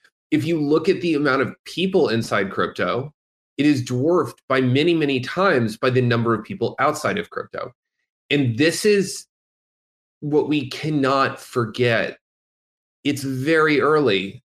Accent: United States; I, as an American citizen, don't really see a lot of opportunity to reform that government

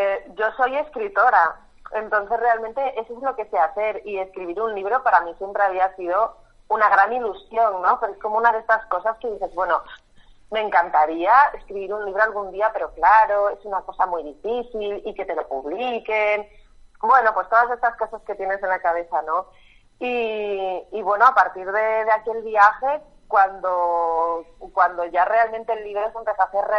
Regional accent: Asturias, Spain; yo soy de Asturias, y aquí los diminutivos se hacen así, ¿no?

